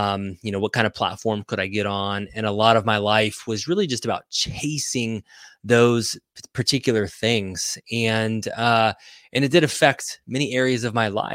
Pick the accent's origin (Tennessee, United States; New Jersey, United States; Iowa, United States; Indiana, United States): Indiana, United States; And so I grew up here in Indiana. My parents were both teachers.